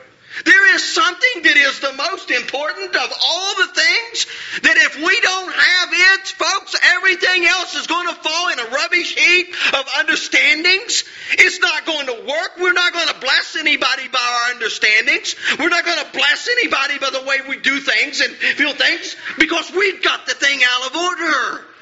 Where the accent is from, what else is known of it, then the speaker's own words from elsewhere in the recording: Diana, West Virginia, United States; I was from Diana. There was Hacker Valley, Diana, Webster, and Cowan, and we fought one another.